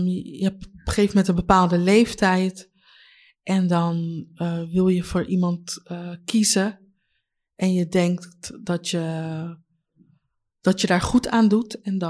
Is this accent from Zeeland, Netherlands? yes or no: no; Leiden, South Holland, Netherlands; Ik ben geboren hier in Leiden.